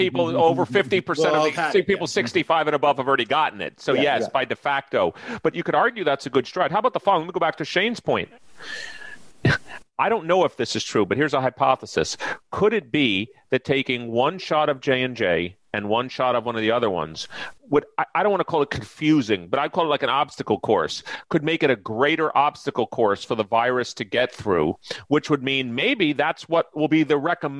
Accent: New York, United States; I'm from New York. I have my parents' address, but I didn't do it.

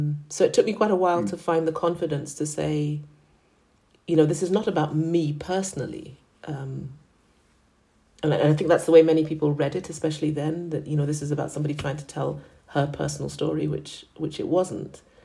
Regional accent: Ghana; But you know, I grew up in Ghana. I mean, we did have things like that.

